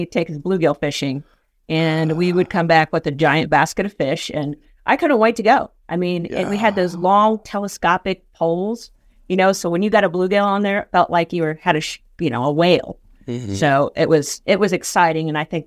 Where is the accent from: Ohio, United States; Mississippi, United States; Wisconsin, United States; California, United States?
Ohio, United States; Celina; I grew up in Mercer County in Salina, Ohio, on the mighty Grand Lake.